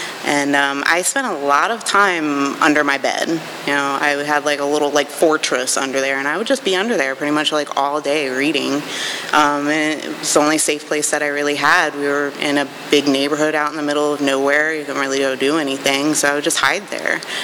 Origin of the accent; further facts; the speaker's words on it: Baltimore, Maryland, United States; born there; So I was born in Baltimore, Maryland. I have three older sisters.